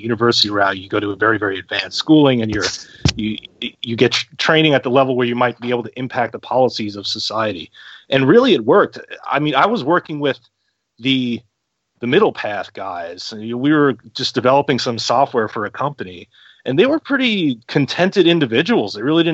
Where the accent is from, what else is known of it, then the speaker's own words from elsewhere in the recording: United States; You know, to me, as an American, I came off as being very aggressive, in meetings and confrontations, because I'm used to being in that hyper competitive environment.